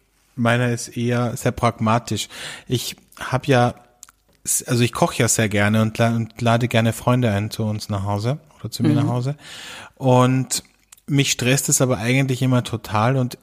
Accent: Austria; das sagt man bei uns in Österreich Büchsenöffner dazu.

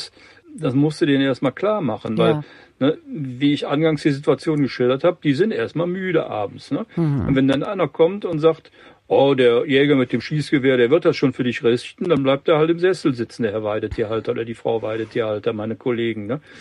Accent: Spain; also born or lived in France; ich spreche Französisch kaum schlechter als Deutsch, Spanisch übrigens auch, weil ich einen Großteil meiner Kindheit und Jugend in Spanien und in Frankreich verbracht habe.

